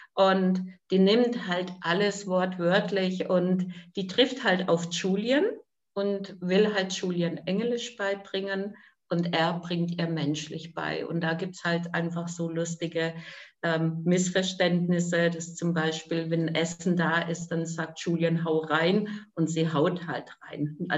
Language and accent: German; Czechia; ich bin ja Tschechin